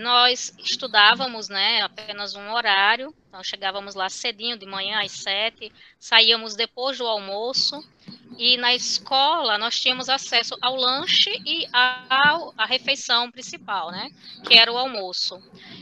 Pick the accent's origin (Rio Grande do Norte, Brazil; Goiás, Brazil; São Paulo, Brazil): Rio Grande do Norte, Brazil; Natal; born there; Eu nasci em Natal, em 77, em junho de 77, e durante os meus primeiros anos de vida, nós migrávamos muito de bairros para bairros.